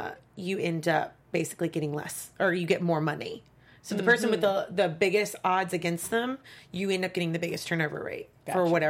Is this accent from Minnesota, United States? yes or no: no; Kentucky, United States; I love horse racing. I'm from Kentucky, so okay.